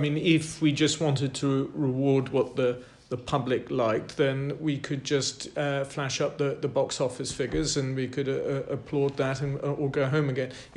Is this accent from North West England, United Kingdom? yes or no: no; Scotland, United Kingdom; I say that as a Scotsman